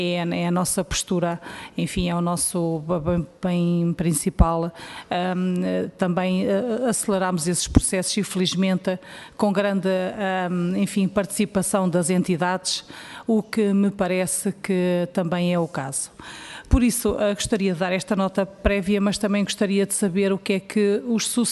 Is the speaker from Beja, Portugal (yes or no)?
no; Leiria, Portugal; na minha área eu sou de Leiria